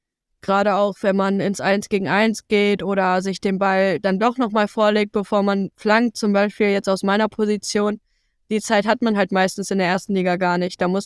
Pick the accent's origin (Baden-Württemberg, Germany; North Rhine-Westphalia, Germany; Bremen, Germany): Bremen, Germany; Ja, hier ist meine Heimat. Ich fühle mich hier extrem wohl.